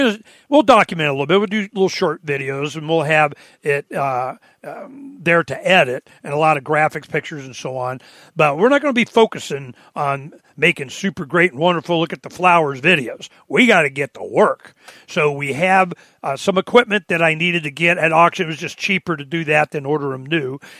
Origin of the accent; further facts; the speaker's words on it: Phoenix, Arizona, United States; I mean, we're from Phoenix. We've been living here for decades, so we know how it gets.